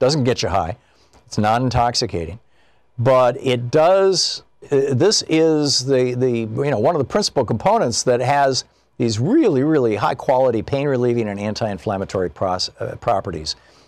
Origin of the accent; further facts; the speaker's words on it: Michigan, United States; You know, I grew up in Michigan.